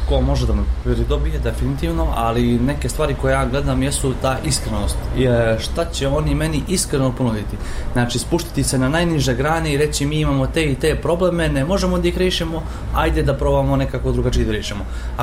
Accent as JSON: {"language": "Serbian", "country": "Montenegro", "said": "mi smo svi Crnogorci, živimo tu, mi smo Crnogorci"}